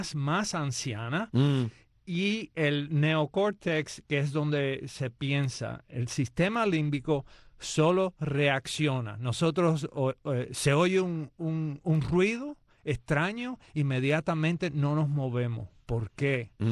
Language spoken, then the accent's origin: Spanish; Cuba; moved away; yo mismo cuando vine de Cuba